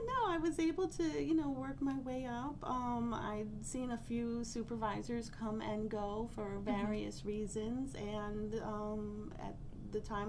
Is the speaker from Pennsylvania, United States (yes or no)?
yes; Pennsylvania, United States; So I grew up in the Philadelphia region, right outside of Philly in Montgomery County.